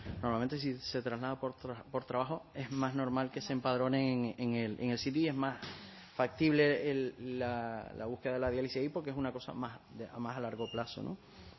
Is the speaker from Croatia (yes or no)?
no; Canary Islands, Spain; Yo he veraneado toda mi vida en Lanzarote, yo soy de Gran Canaria, he veraneado toda mi vida en Lanzarote